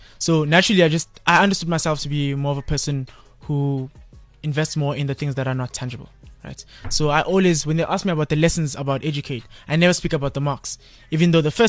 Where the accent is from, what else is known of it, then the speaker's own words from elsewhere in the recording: Kempton Park, Gauteng, South Africa; I'm from Norcombe Park, right? In the Kempton Park, yeah. I'm 21 years of age, bachelor's of accounting students at the University of Johannesburg, my third year.